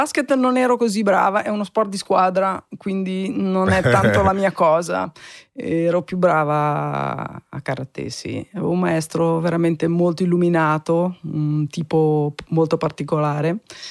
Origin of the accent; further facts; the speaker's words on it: Genoa, Liguria, Italy; Sono nata a Genova in una famiglia assolutamente normale, ti direi proletariato. Mio padre era un profugo dell'Istria, scappavano da Zara, prima a Trieste, poi appunto a Genova